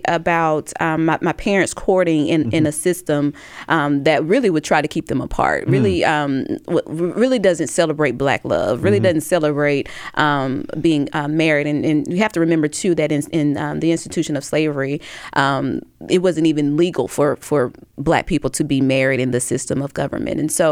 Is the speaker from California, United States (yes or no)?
no; Alabama, United States; this is the experience of me growing up in Alabama, growing up with parents who was not afraid of our history